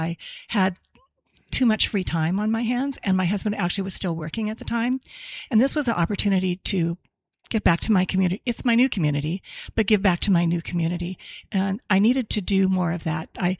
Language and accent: English; Ketchikan, Alaska, United States; moved away as an adult; also born or lived in Seattle; now in Reading, United States; I grew up in Ketchikan, Alaska.